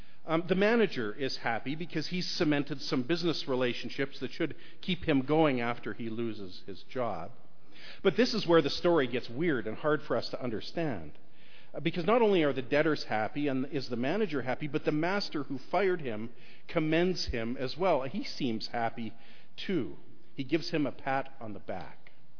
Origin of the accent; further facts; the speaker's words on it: Canada; Being Canadian, I was used to $1 and $2 coins.